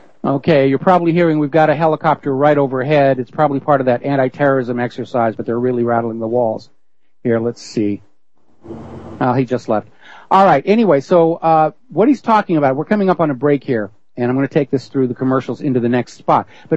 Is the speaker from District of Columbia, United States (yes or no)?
no; New Hampshire, United States; and I'm originally from New Hampshire myself, so I'm always sensitive to what they're doing.